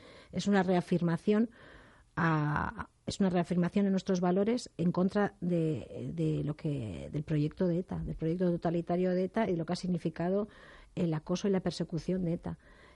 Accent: Basque Country, Spain; now in Madrid, Spain; aquí madrileña de adopción y encantada. Pero ha sido muy doloroso, ha sido muy duro porque yo cada vez que volvía a mi tierra y al País Vasco o a Navarra, pues vivía con escolta

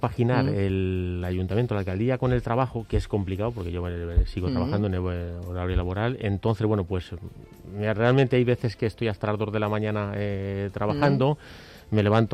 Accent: Fresnedillas, Community of Madrid, Spain; Yo soy de Fresnedillas

